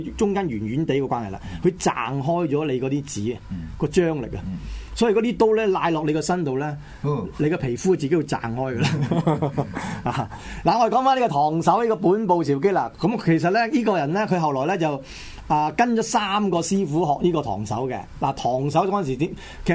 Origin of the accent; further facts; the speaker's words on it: China; 又同我哋中國人一樣啦，係要打下啲俄羅斯嘅。